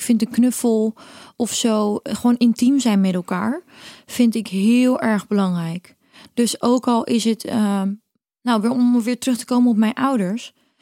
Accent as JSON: {"language": "Dutch", "country": "Cape Verde", "also_born_or_lived": "Netherlands", "said": "En toen waren we in Kaapverdië. Daar kom ik vandaan. Ik ben half Kaapverdiaans, half Nederlands."}